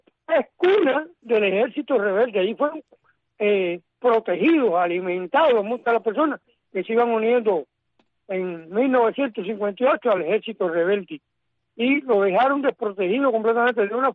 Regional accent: Cuba; como cubano, como cristiano y como persona humana.

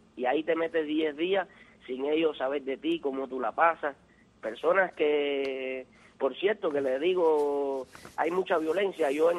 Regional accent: Cuba; solamente somos cubanos.

